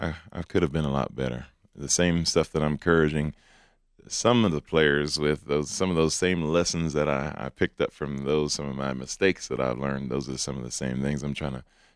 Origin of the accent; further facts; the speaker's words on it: Denver, Colorado, United States; also born or lived in New York; For me, I grew up right here in Denver. My mother and I'm originally from New York. And my mother and I, we moved out here in 1979.